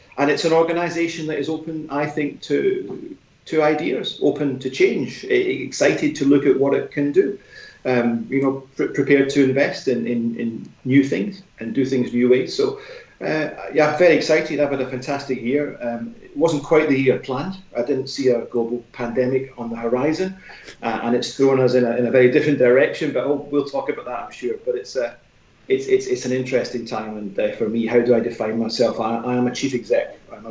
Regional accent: Scotland, United Kingdom; And obviously, I am Scottish. I returned to Scotland after some 30 years

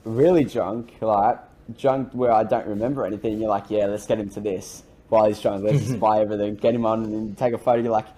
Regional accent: Australia; I lived in Australia, I grew up in Australia. Lived in Australia my whole life.

